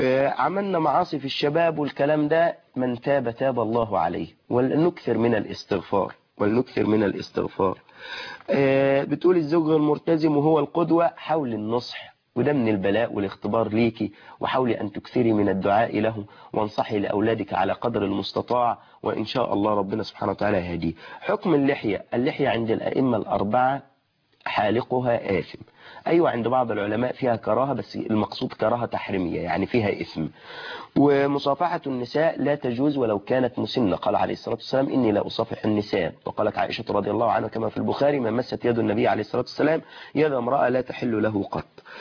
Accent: Egypt; وإحنا بنا كمصريين

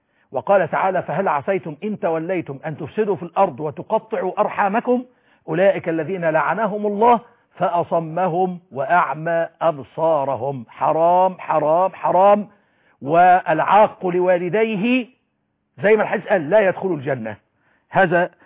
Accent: Egypt; عندنا في مصر

